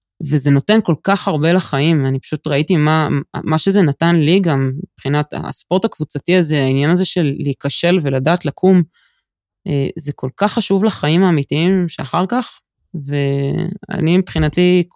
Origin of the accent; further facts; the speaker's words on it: Jerusalem, Jerusalem District, Israel; גדלתי בירושלים, לא היו קבוצות כדורגל לבנות